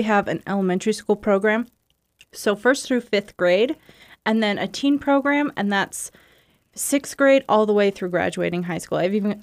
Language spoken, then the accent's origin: English; Ohio, United States; Yep, I grew up in Ohio.